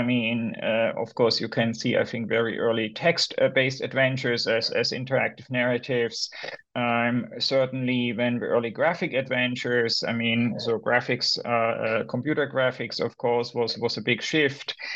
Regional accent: Germany; So I'm originally from Germany.

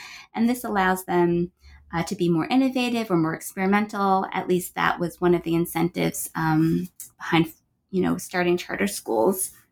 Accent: United States; I first got interested in the topic because I'm Asian American, and my parents are immigrants from Taiwan.

